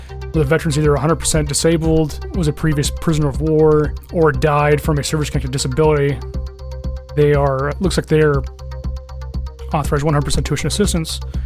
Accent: Washington, United States; my home state of Washington

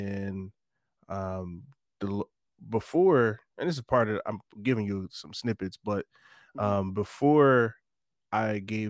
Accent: Lindenwold, New Jersey, United States; I am 30 years old. I'm from Lindewall, New Jersey.

